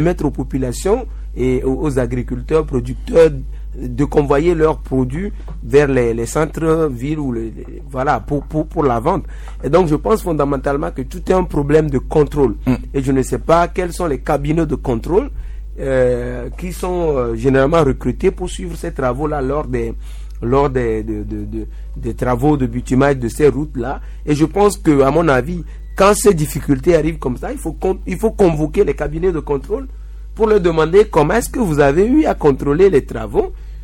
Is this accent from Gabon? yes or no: no; Kouvé, Maritime, Togo; Oui, pour rentrer chez moi à Couvé, après à Épé, c'est le calvaire pour aller chez moi à Couvé.